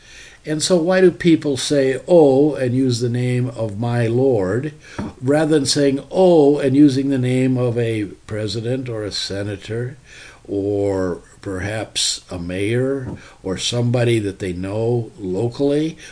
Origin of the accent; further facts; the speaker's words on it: Mason City, United States; If you look at my name back, I grew up in Mason City.